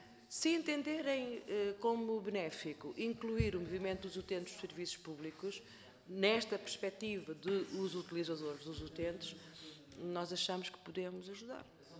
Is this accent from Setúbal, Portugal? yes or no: yes; Almada, Setúbal, Portugal; eu sou de Almada, portanto, já foi uma grande aldeia, não é? Agora já está muito desenvolvida.